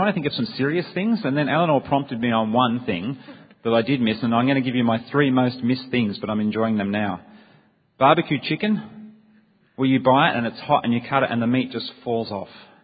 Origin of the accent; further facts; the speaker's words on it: Melbourne, Victoria, Australia; We're originally from Melbourne, so we're in Foreign Mission Service in New South Wales at the moment. We didn't know anything about Sydney.